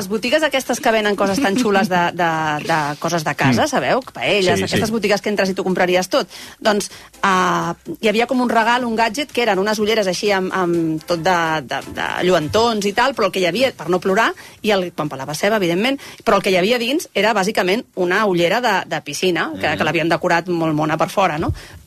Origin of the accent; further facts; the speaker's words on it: Catalonia, Spain; Ja sé que som catalans